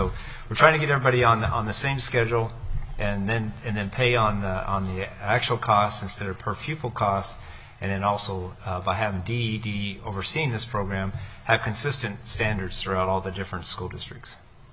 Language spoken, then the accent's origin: English; Anchorage, Alaska, United States; For the record … from Southeast Anchorage.